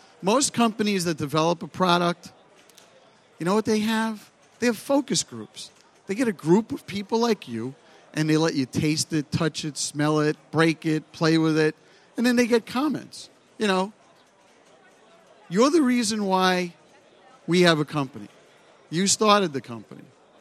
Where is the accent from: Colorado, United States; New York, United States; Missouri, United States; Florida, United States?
New York, United States; Brooklyn; That's fine. I'm from Brooklyn. I'm a Brooklyn street operator. I could take it.